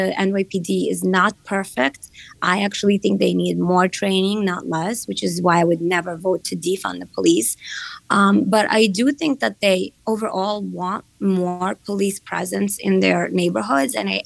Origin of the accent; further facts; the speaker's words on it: Ukraine; so many of my constituents are from Ukraine, and I'm from Ukraine.